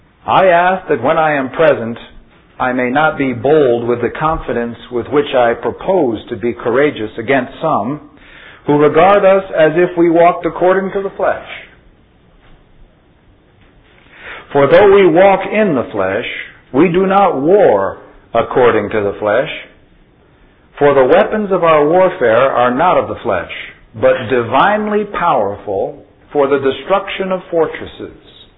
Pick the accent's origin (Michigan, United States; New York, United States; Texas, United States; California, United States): New York, United States; I come from New York, and I've been through these parts on other occasions